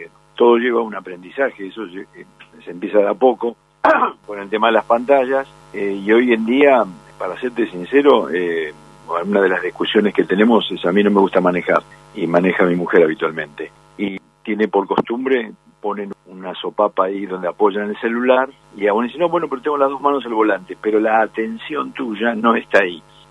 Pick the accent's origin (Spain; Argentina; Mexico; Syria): Argentina; Bariloche, Río Negro; me crié en Bariloche, jugaba al básquet porque al fútbol no se podía jugar, o sea, no me crié en el ambiente futbolístico.